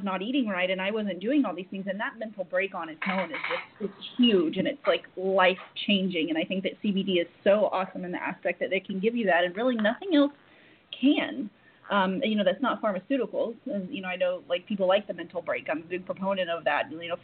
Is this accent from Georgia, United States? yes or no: no; Oklahoma, United States; like Oklahoma, I'm from Oklahoma.